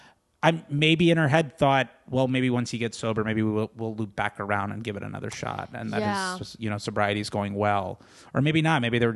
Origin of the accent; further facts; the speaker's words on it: Fort Lauderdale, Florida, United States; I do that with, I'm from Fort Lauderdale, and I do that with there.